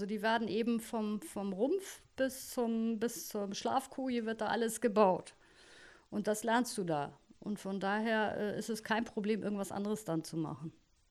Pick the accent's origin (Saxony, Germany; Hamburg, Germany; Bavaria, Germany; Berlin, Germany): Hamburg, Germany; Ich komme aber eigentlich aus Hamburg auch, habe da auch immer gearbeitet, bin da aufgewachsen, bin auch Hamburger und von ganzem Herzen. Und ja, wir hatten hier immer ein Ferienhaus und da wohnen wir jetzt auch, oder ich jetzt.